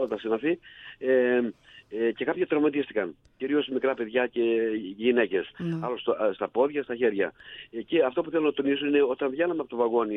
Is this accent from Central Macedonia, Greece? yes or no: yes; Thessaloniki, Central Macedonia, Greece; Εγώ είμαι από Θεσσαλονίκη